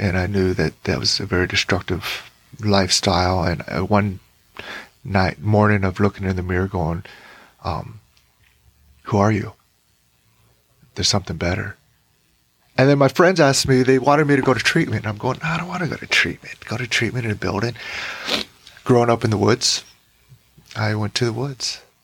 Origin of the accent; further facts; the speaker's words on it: Juneau, Alaska, United States; I grew up in Juneau, Alaska. I went to grade school there.